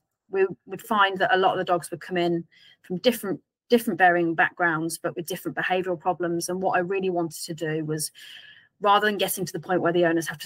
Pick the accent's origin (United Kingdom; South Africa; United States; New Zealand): United Kingdom; West Midlands; now in Kettering, United Kingdom; I'm originally from Northamptonshire. I'm originally from the West Midlands. I now live in Northamptonshire.